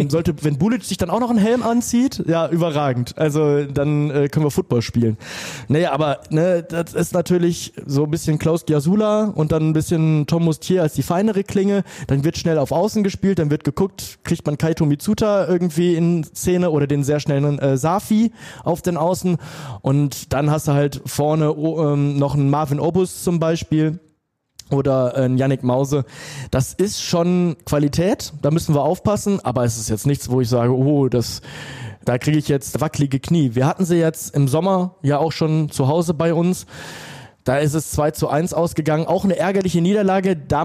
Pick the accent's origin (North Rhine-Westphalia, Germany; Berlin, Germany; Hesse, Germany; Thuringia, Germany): North Rhine-Westphalia, Germany; Duisburg; ich bin in Duisburg groß geworden, ne? da in Duisburg-Mitte.